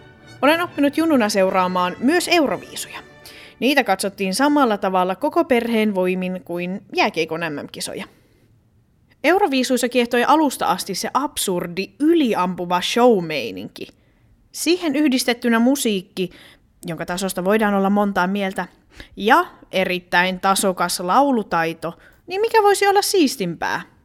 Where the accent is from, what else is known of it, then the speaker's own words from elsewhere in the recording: Savonlinna, South Savo, Finland; Kävin aikoinaan myös katsomassa kotikaupungissani paikallisjoukkueen jääkiekkoa. No, Savonlinnan Sapko ei ole koskaan ollut mikään kova tiimi